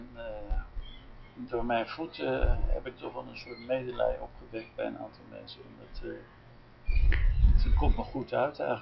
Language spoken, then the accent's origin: Dutch; Amsterdam, North Holland, Netherlands; Ja, ik ben helemaal van Amsterdam.